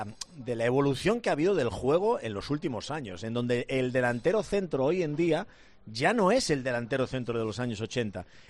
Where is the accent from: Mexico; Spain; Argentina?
Spain; Hernani, Basque Country; Soy yo de Hernani y él de Mazaricos.